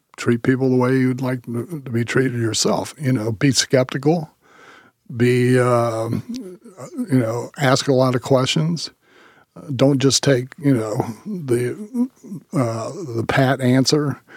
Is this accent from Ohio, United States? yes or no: yes; Dayton, Ohio, United States; he found out that I was from Dayton. And then we started talking about the Wright brothers